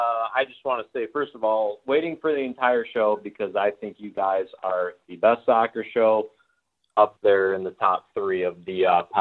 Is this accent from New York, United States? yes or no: no; Minnesota, United States; I'm from Minnesota. I'm sorry, but I'm not sorry.